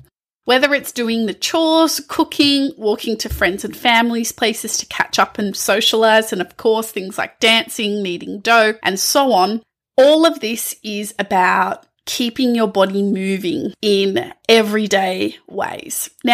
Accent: Australia; what this diet looks like from my upbringing and present day diet as a Greek Australian. Although I'm not from Crete, so, and neither is my family

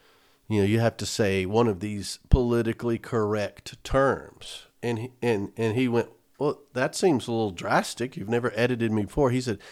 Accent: the South, United States; I remember I'm from the South. So in the South you had, it was a lot of racial connotations to words.

